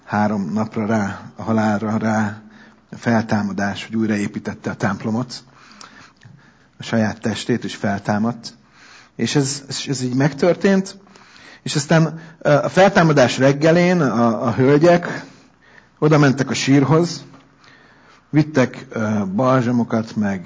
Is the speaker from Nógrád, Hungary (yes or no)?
no; Budapest, Hungary; ott nőttem fel, és ott a metró állomásnál van az a leghosszabb mozgó lépcső